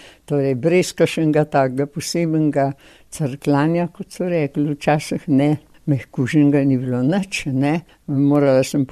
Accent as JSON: {"language": "Slovenian", "town": "Podbrezje", "region": "Upper Carniola", "country": "Slovenia", "said": "na pol Gorenka, na pol Korošica. Po materi sem Korošica, po očetu pa Gorenka. Prihajam torej s Podbrezi na Gorenskem."}